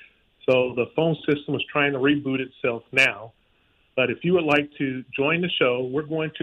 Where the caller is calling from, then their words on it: Pensacola, Florida, United States; I'm calling from Pensacola, Florida, here in the Panhandle